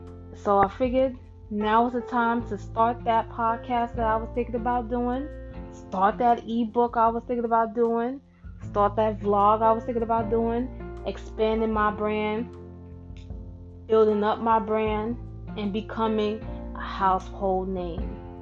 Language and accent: English; New York City, New York, United States; also born or lived in Brooklyn / Queens; I'm from New York, New York City to be exact. Single female, 30 plus, girl, Black Hispanic mix. Mom's is from Brownsville. Dad is from Panama, but I grew up right here in Brooklyn and Queens.